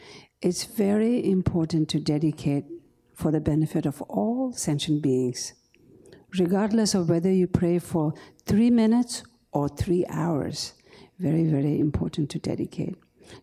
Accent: India; So the refugee camp that I was born and raised in India

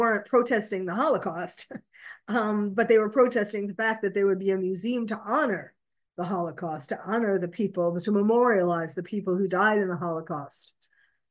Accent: New York, United States; when I was a little girl in growing up in New York, you know, and going to school, learning at my synagogue

